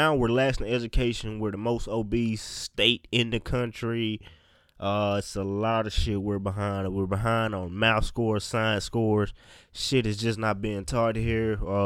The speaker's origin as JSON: {"language": "English", "region": "Mississippi", "country": "United States", "said": "I'm from Mississippi, and we make some great-ass athletes here."}